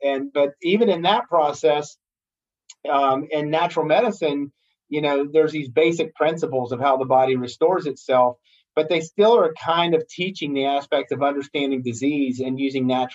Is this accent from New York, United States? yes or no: no; West Virginia, United States; I grew up in West Virginia. I went to West Virginia University, got my pharmacy degree.